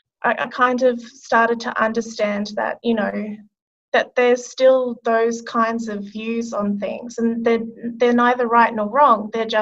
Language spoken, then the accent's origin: English; Queensland, Australia; I think I read it recently when I took a flight to my hometown in Queensland.